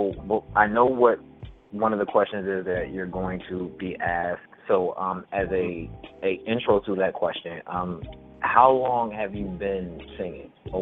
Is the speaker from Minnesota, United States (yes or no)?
yes; Minnesota, United States; I'm from Minnesota.